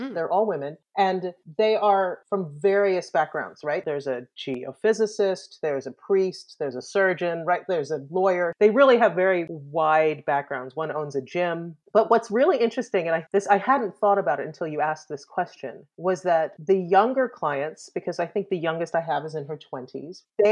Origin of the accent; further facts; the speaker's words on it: Trinidad & Tobago; now in Kingwood, United States; And I was a pretty new immigrant to the United States, right? Because I'm from the Caribbean, from Trinidad. And I had just moved to Kingwood, Texas